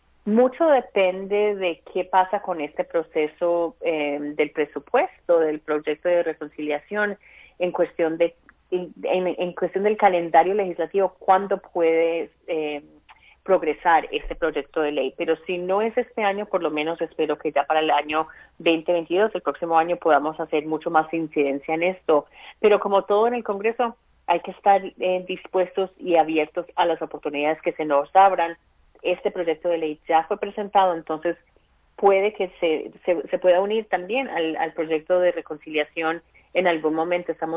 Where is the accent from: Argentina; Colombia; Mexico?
Colombia; como inmigrante colombiana